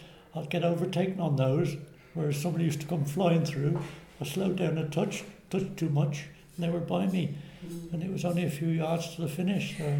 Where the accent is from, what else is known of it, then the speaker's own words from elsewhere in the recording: Great Whitley, West Midlands, United Kingdom; also born or lived in Stourport; I was born in Stourport, Lucy Baldwin's. Mm-hmm. Lived in Great Whitley pretty well all my life, apart from about 12 months I lived in Little Whitley when I got married. About 41 years I think it is now, yeah. I attended Great Whitley School